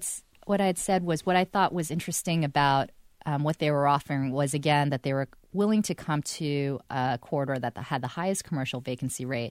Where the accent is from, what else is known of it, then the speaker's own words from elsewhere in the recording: New York, United States; But also growing up in New York in the 80s was really experiencing the class divide that I saw.